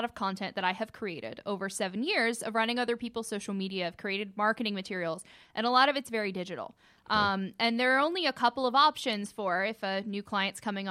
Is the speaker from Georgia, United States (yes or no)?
yes; Cartersville, Georgia, United States; I'm originally from Cartersville.